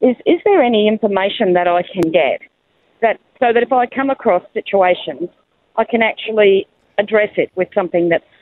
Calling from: Rockhampton, Queensland, Australia; Rockhampton.

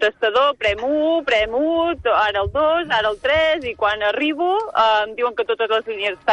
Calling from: Manlleu, Catalonia, Spain; Soc de Manlleu.

